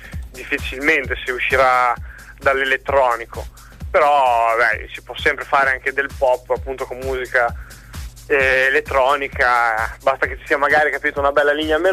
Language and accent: Italian; Emilia-Romagna, Italy; siamo tutti e tre DJ romagnoli, quindi Rimini, Riccione, Milano Marittima e così.